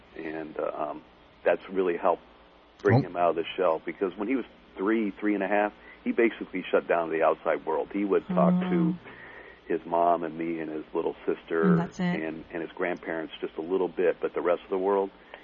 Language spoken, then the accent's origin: English; California, United States; I grew up in the Southern California area